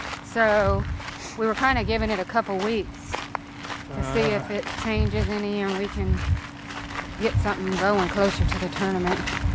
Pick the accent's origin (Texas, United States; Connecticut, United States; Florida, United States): Florida, United States; Yeah, we're from Florida.